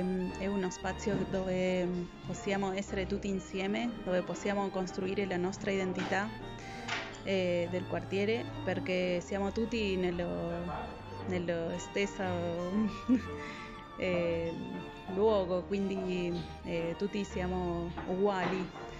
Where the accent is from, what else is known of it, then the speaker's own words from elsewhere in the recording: Argentina; ho 43 anni, vengo dall'Argentina.